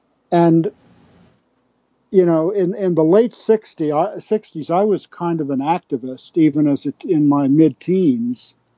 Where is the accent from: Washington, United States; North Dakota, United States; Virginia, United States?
Virginia, United States; Alexandria; my hometown of Alexandria, Virginia, just outside of D.C.